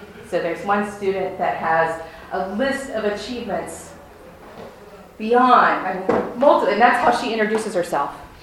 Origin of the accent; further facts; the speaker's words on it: Midwest, United States; I'm from the Midwest.